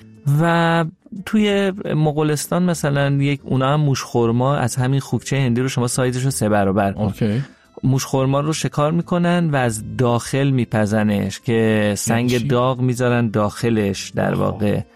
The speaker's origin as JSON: {"language": "Persian", "country": "Iran", "said": "ما ایرانی هستیم"}